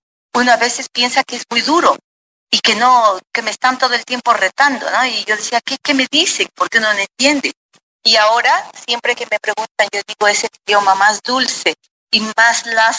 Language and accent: Spanish; Loja, Ecuador; todo el mundo que dice, ¿de dónde eres? De Loja. Ah, seguro sabes cantar o tocar un instrumento o hacer poesía. Es una ciudad maravillosa.